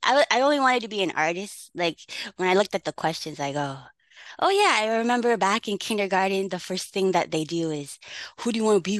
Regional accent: Virginia Beach, Virginia, United States; Yes, I grew up in Virginia Beach, Virginia. Born in Virginia. I'm the youngest of two. I have one older sister. Parents are Filipino.

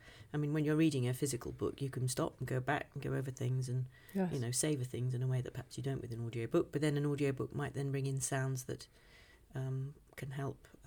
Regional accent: Midlands, United Kingdom; now in London, United Kingdom; I always think I come from the Midlands, and that my family were from Cornwall. I never say I come from London. It's weird, but yeah, of course I am. I've been here a very long time.

